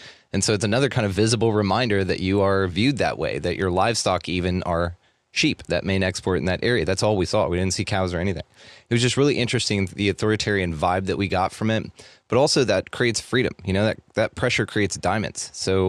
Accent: the South, United States; South. We do that. Like, it's weird to us when we go north and they don't.

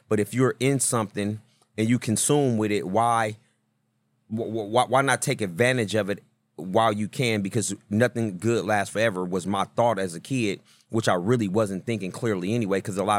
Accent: Oakland, California, United States; Okay. So, yeah, I grew up in East Oakland.

